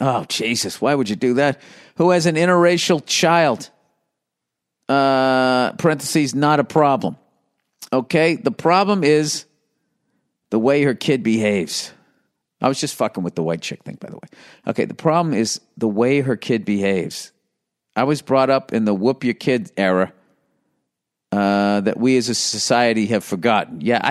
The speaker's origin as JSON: {"language": "English", "region": "East Coast", "country": "United States", "tie": "born or raised there", "said": "Well, I grew up on the East Coast and we had nor'easters."}